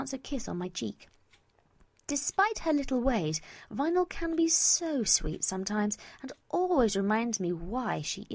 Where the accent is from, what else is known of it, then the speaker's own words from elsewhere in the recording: England, United Kingdom; I quite like to keep something resembling my real accent and not unleash my really poor acting skills upon the world. And as you can tell, yes, I'm English